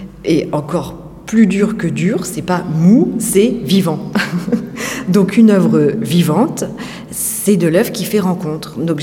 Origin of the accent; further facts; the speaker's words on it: Clermont-Ferrand, Auvergne-Rhône-Alpes, France; je suis originaire de Clermont-Ferrand, mais j'ai fait mes études à Strasbourg